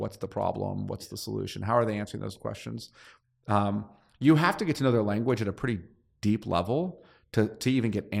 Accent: California, United States; And so whenever I hear that as a Californian, I think Ocean Pacific.

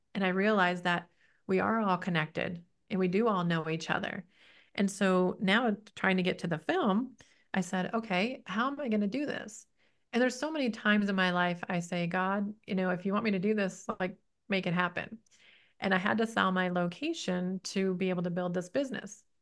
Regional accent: Detroit, Michigan, United States; I remember the first challenge with the egg was I grew up in Detroit.

